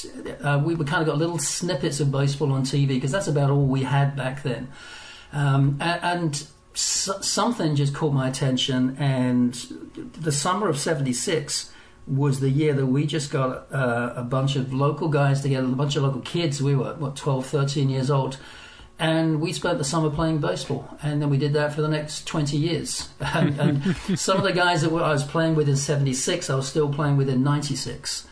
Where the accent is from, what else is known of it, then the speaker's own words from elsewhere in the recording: England, United Kingdom; now in Scotland; I grew up in England. I live in Scotland these days, but I grew up in England